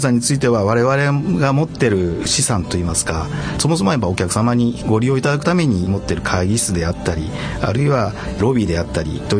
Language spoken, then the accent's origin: Japanese; Ginan, Gifu, Japan; 岐阜県の羽島郡岐南町というところです。